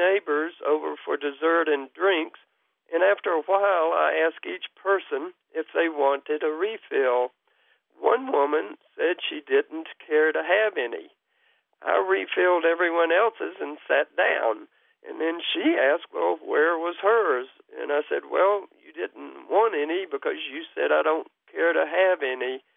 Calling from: Kingsport, Tennessee, United States; I'm calling from Kingsport, Tennessee.

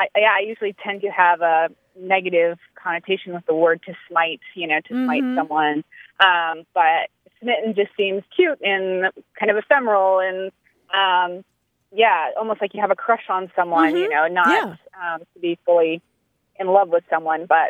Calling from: San Diego, California, United States; also born or lived in New Hampshire; Hi, this is … I'm calling from San Diego.

